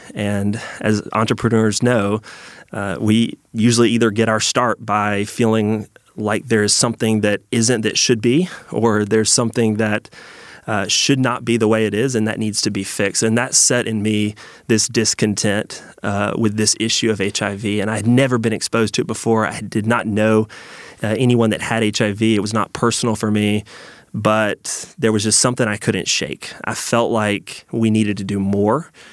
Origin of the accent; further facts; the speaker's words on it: Atlanta, Georgia, United States; I was raised here in Atlanta to a dad who works for Chick-fil-A.